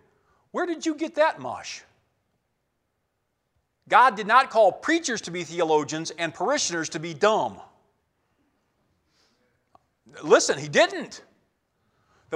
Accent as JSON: {"language": "English", "region": "England", "country": "United Kingdom", "said": "And when we're English people, so we were, well, how do you say Adam?"}